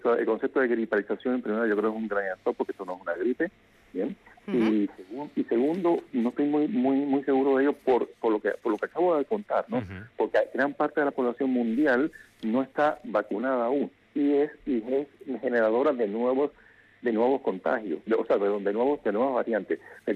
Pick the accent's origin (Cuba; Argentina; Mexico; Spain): Cuba; porque fíjate que estoy hablando egoístamente, como europeo, bueno, europeo de adopción, porque yo realmente soy cubano, como persona que vive en Europa, en el primer mundo